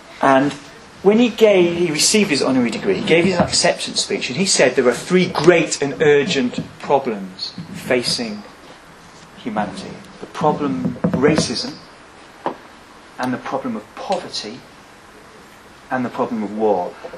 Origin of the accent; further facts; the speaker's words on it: Scunthorpe, Yorkshire and the Humber, United Kingdom; I'm from Scunthorpe, so you tend to think there.